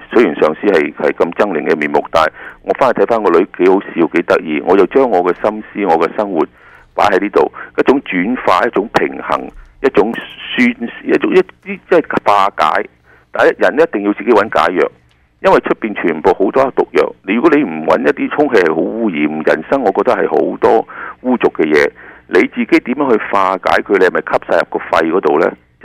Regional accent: China; 我哋中国人有边个唔挨苦嘅？有几多个系一出世咬住银匙羹嘅？

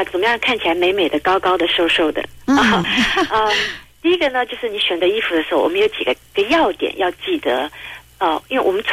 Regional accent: United Kingdom; 因为我自己也很喜欢戴帽子，我从英国来的。

